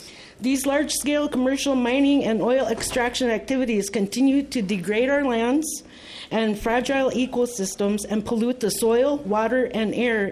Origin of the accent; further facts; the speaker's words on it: Minnesota, United States; And I'm from the East Lake Band of East Lake Reservation, part of the Rice Lake Band of Ojibwe.